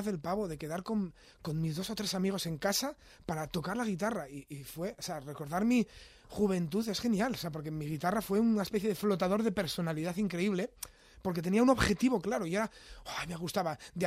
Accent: Oviedo, Asturias, Spain; moved away as an adult; 19 años. Estaba en Asturias. Hombre, Asturias es pequeñito. Asturias es una... Yo soy de Oviedo y musicalmente, pues, está limitado.

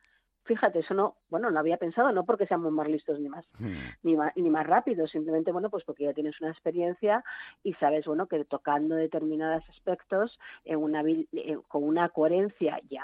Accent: Asturias, Spain; Yo soy asturiana, el orbayu que se llama allí.

